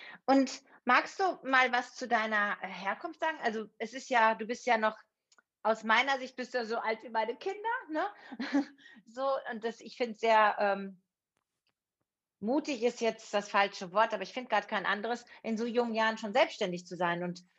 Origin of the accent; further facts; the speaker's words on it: North Rhine-Westphalia, Germany; bei uns im Ruhrgebiet